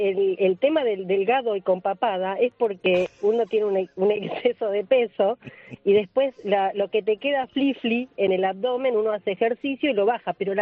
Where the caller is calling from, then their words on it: Argentina; moved away; Soy argentina, pero estoy hace un año aquí en La Coruña.